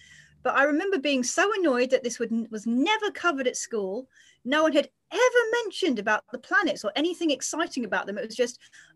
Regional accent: England, United Kingdom; I'm from England, and in England we have a important exams called the GCSEs.

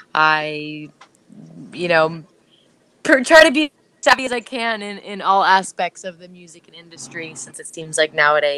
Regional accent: Ireland; also born or lived in Italy; now in Los Angeles, United States; I'm a child of the world. I grew up in Ireland, partly in Italy. I am Italian. I live in Los Angeles.

